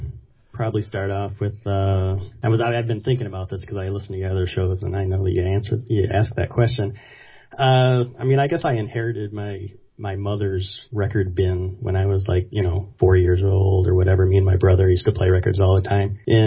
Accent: Flint, Michigan, United States; Born and raised in Flint, Michigan.

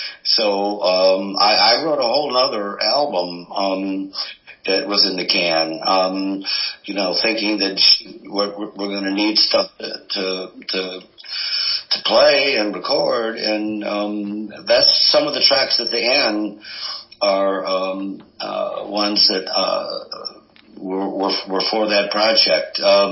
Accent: Cleveland, Ohio, United States; now in Akron, United States; I grew up in Cleveland on the, in the Hungarian ghetto on Buckeye Road.

